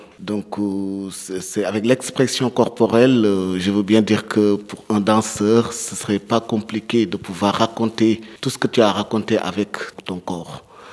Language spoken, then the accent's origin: French; Senegal; moved away; mon parcours de danseur qui a commencé depuis mon pays d'origine, qui est le Sénégal, et puis ensuite en Europe.